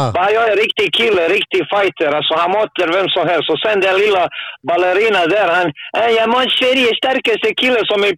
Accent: Montenegro; now in Sweden; Jag är stolt från Montenegro, du vet.

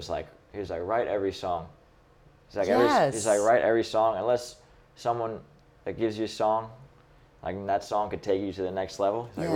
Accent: Long Island, New York, United States; He was just like, hey, man, like, where are you from? I was like, Long Island.

